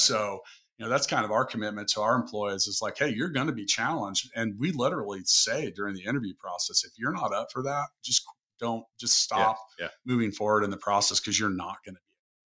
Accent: Kansas City, Missouri, United States; here in my hometown of Kansas City.

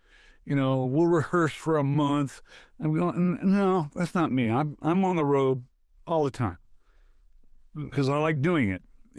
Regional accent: Detroit, Michigan, United States; born there; I used to go see her when I lived in Detroit for a while. I was born in Detroit.

